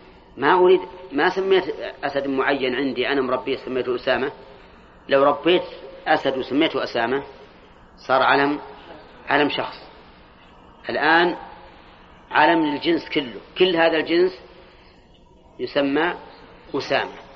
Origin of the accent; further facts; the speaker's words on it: Al-Qassim, Saudi Arabia; أظن كنية عندنا في القصيم